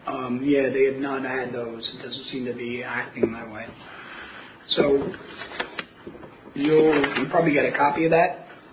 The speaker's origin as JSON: {"language": "English", "town": "Kingston", "region": "New York", "country": "United States", "said": "I mean, it's fine with me because I'm from the City of Kingston"}